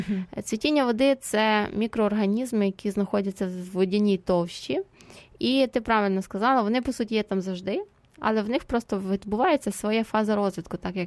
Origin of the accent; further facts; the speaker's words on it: Ternopil Oblast, Ukraine; я родом з Тернопільщини